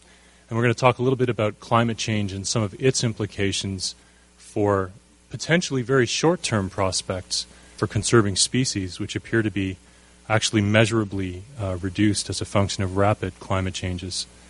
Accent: Canada; So I'm from Canada

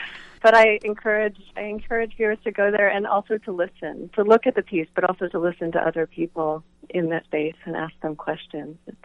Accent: Iowa, United States; born there; I was born in Iowa, and I really feel like my connection to the river starts in this state

